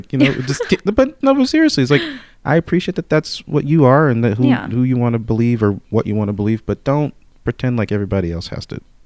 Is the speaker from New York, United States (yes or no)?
yes; New York, United States; which is something that got drilled into me from growing up in New York.